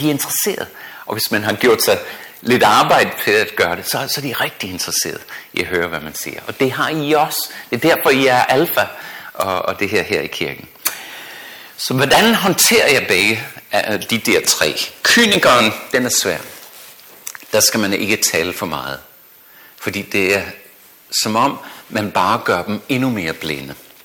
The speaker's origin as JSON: {"language": "Danish", "country": "Australia", "tie": "born or raised there", "said": "da jeg voksede op i Australien."}